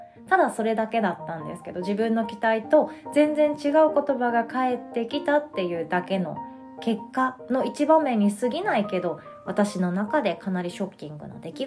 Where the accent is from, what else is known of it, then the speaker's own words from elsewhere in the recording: Takamatsu, Kagawa, Japan; 私の実家は高松なんですけど